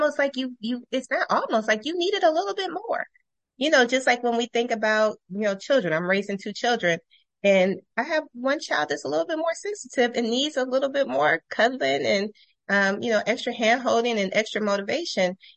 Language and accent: English; Columbus, Ohio, United States; I'll be hopefully doing one in Ohio really soon, in Columbus, my hometown.